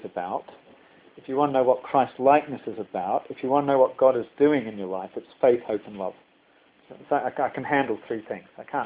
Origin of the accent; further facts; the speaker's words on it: New Zealand; I'm from New Zealand, if you haven't picked that up.